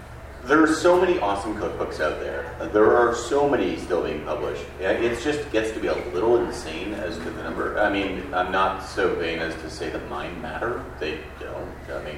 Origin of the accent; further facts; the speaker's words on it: Canada; the fact that I'm Canadian and cook it